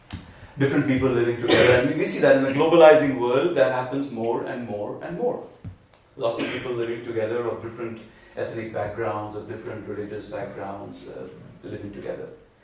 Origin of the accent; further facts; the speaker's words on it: India; Where do you come from? I come from India.